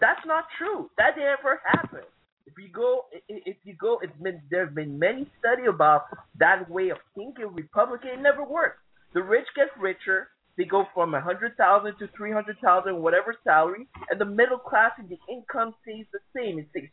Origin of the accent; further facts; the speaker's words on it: United States; because as an American, I found that you're not honest with that part.